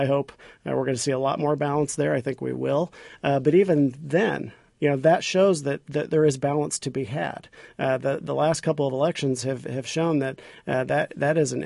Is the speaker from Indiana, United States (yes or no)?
yes; Martinsville, Indiana, United States; now in Bloomington, United States; I grew up in Martinsville, and I live in Bloomington now. We probably live in the same legislative district, Michael. So, and I went to Martinsville High School where I took government class for Mr. Brown.